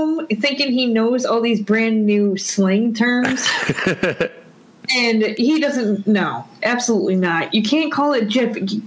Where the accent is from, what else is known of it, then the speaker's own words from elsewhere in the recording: New York, United States; I'm from New York, and I say compass.